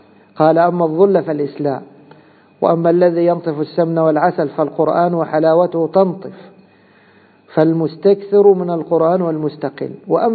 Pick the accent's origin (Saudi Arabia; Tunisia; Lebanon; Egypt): Egypt; فعندنا مثلا في بلادنا مصر أهل الشوكة هم من؟ الجيش